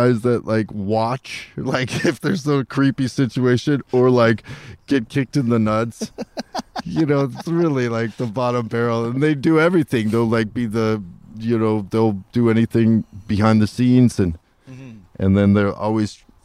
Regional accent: Hollywood, California, United States; You know, I grew up in Hollywood

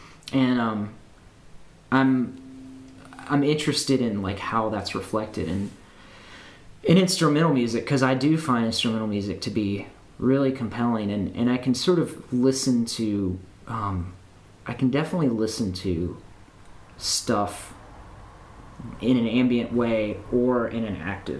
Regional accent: Nashville, Tennessee, United States; and also growing up in Nashville, it's a pretty peculiar thing

